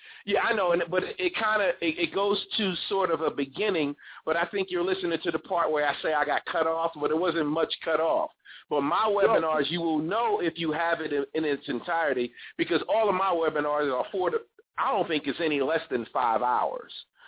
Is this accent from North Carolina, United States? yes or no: no; New York, United States; accent: New York; I'm not slow talking, okay? I'm a New Yorker. So I have that New York flow and that pace.